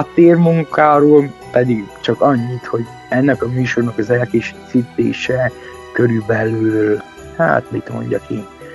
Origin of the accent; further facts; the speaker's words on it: Gheorgheni, Harghita, Romania; mivel gyergyói vagyok, nem ismerem igazán a csíkszeredai helyzetet